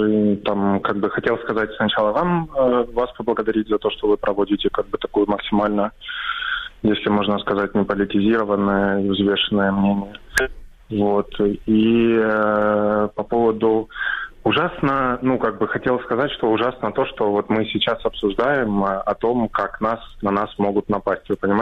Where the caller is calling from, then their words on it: Kharkiv, Kharkiv Oblast, Ukraine; Добрый день. Я из города Харькова.